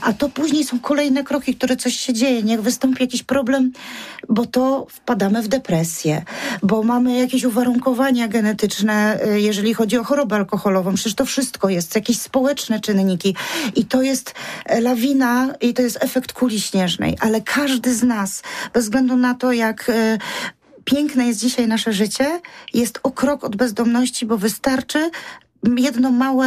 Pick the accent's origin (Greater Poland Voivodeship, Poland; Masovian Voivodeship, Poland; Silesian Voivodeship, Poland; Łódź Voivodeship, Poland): Greater Poland Voivodeship, Poland; Poznań; ponieważ też jestem taką poznańską pyrą